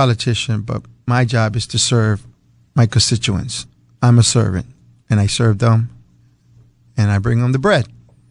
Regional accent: Bridgeport, Connecticut, United States; You know, I was born and raised in Bridgeport, 48 years old.

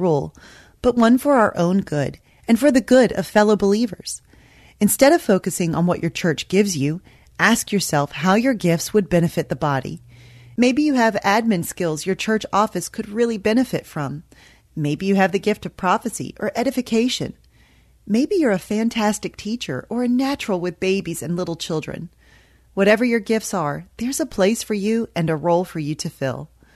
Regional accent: Bible Belt, United States; Growing up in the Bible Belt in the 80s and 90s, church membership was a big deal.

